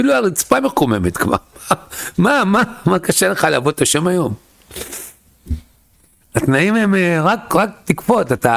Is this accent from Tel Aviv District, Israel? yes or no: yes; Tel Aviv, Tel Aviv District, Israel; אני גדלתי במקום פשוט, סביבה פשוטה, בתל אביב, שלפני 50 שנה, יותר, 60 שנה, עם שכונות של פשע וסמים, גם גדלתי. הורים שעים מסורת דתיים